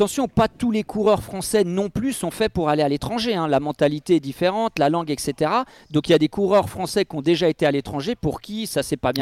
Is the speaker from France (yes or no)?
yes; France; en tant que Français, on part avec un coup de retard, on a envie de prouver qu'on mérite notre place.